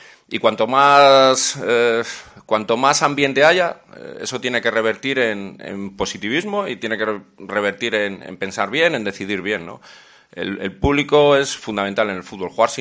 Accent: Berenga, Cantabria, Spain; Yo soy de Berenga.

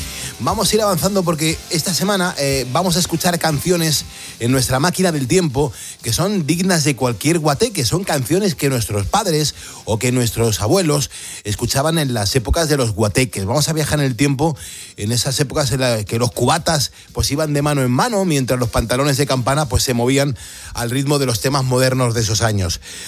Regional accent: Honduras; now in Miami, United States; os estoy saludando desde Miami, en Florida, en Estados Unidos, aunque realmente soy de Honduras

